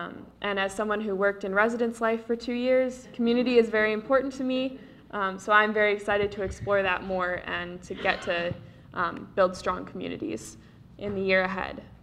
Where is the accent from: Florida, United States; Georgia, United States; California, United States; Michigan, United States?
Michigan, United States; Kalamazoo; I am from Kalamazoo, Michigan. I went to Kalamazoo College.